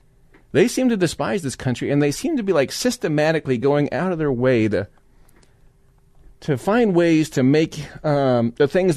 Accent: Denver, Colorado, United States; I grew up right here in Denver metro area. Yeah, I'm a Colorado patriot.

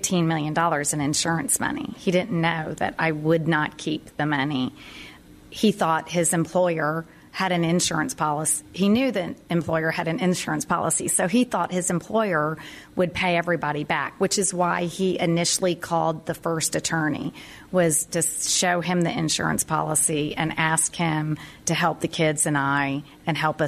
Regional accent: Dallas, Texas, United States; now in Austin, United States; I grew up in Dallas, Texas.

